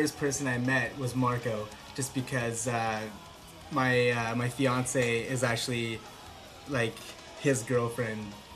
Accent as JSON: {"language": "English", "region": "Ontario", "country": "Canada", "said": "we're actually from Northwestern Ontario, and we all just like we're all kind of like hometown buddies. We all grew up together"}